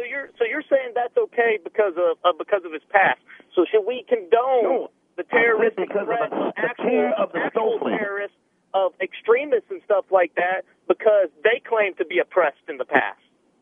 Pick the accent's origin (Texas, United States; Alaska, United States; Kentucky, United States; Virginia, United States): Texas, United States; I'm a police officer, and I'm from Texas